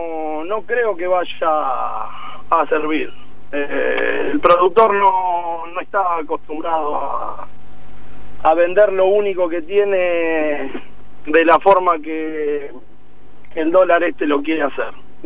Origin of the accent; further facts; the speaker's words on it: Buenos Aires, Argentina; No, soy de Capital y soy productor en Pergamino.